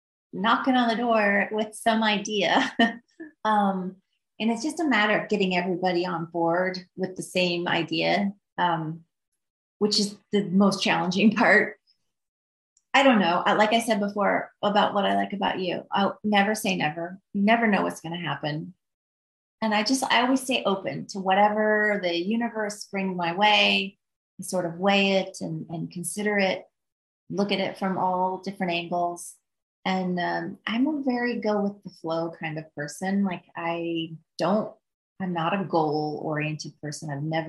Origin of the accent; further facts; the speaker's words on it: Midwest, United States; Like, I live my life like normal. I'm from the Midwest. I go out, I don't wear hair and makeup and look fancy.